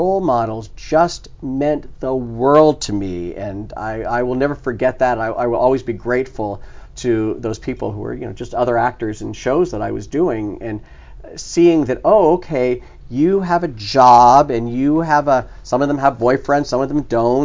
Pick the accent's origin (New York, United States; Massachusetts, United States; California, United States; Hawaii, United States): Massachusetts, United States; also born or lived in Miami, Florida; My parents divorced when I was six. My mother, I was living in Miami, Florida. My mother married my stepfather and moved with me and my sister to Massachusetts.